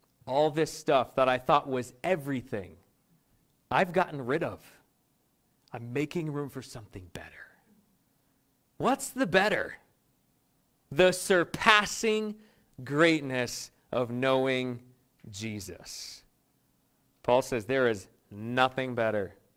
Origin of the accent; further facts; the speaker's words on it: Vermont, United States; I grew up skiing in Vermont and loved it.